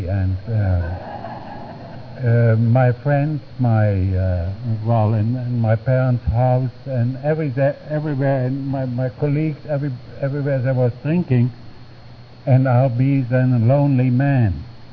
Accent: Berlin, Germany; moved away as an adult; also born or lived in Frankfurt; I sobered up in Frankfurt, Germany, but that's not my hometown. My hometown is Berlin, and there I was born and raised.

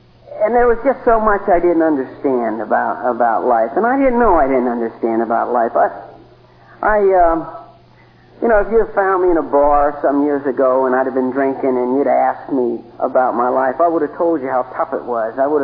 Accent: United States; born there; I was born on a river, not as clean as this one. I was born on the Ohio River

